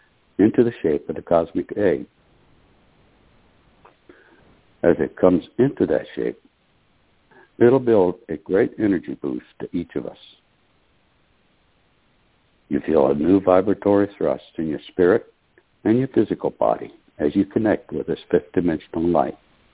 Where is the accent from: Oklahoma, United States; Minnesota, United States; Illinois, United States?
Oklahoma, United States; from Oklahoma